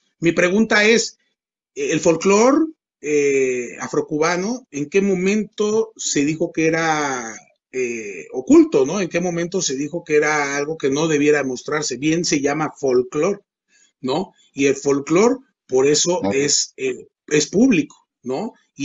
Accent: Mexico; y yo soy de México

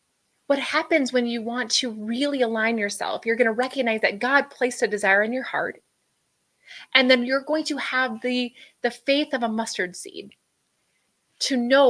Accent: Minnesota, United States; I grew up on a farm, right? So my dad would plant corn and beans. That's what we were raised in Minnesota.

